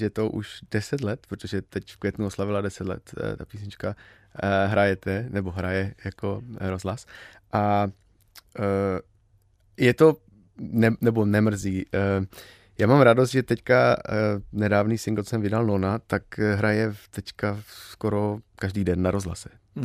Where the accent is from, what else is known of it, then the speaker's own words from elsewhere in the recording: Moravia, Czechia; protože jak jsem z Moravy, mám fakt jako kousek Slovensko. Dejme tomu 20 kilometrů od hranic, tak jsem trošku jako Slovák v podstatě.